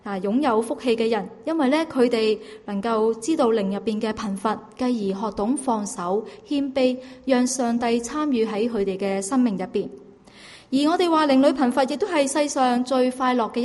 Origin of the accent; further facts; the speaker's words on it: Hong Kong; born there; first language Cantonese; 我喺香港出世嘅，咁所以咧广东话系我第一嘅语言。不过咧，因为我未入神学院之前咧，咁我系喺一间即系公司度做，咁个老板系台湾人，所以咧我系喺多听多讲嘅情况下咧学习国语嘅。